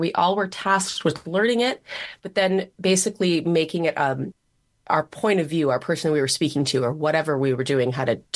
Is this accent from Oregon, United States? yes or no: no; Minnesota, United States; And I said, you know, I'm from Minnesota.